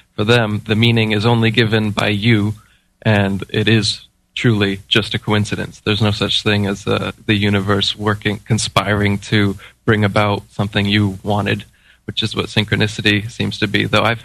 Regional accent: United States; I was feeling her pain because I'm an American, and my American tribe is over there

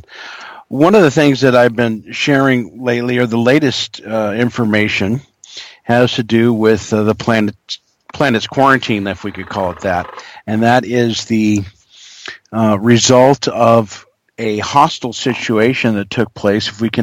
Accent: San Francisco, California, United States; born there; Born in San Francisco, been to Perth 5 or 6 times, have a lot of cousins down there.

